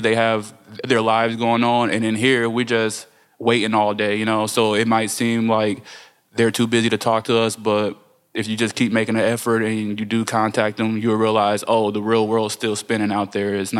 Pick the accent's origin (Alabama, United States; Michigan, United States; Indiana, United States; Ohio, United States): Indiana, United States; Gary; born there; I was born in Gary, Indiana, in March 1992. My family is all from Chicago except me.